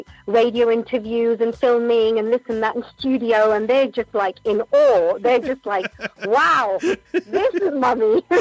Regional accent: London, United Kingdom; you see me like in my hometown in London

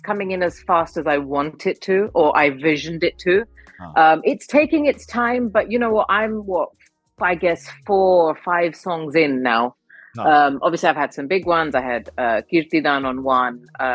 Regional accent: London, United Kingdom; I was born and brought up in London, and I've never had Gujarati music that I could, you know, rave to and be out with mates with. And, you know, it was always like we only heard our language when it got to Navratri.

